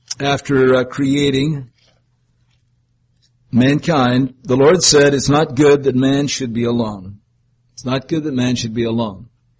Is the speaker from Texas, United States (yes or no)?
no; Montana, United States; We men, if you're like me, and I am from Montana, and Missouri is the same way.